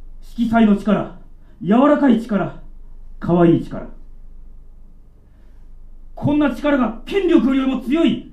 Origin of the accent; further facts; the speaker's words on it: Kunitachi, Tokyo, Japan; 私の地元国立で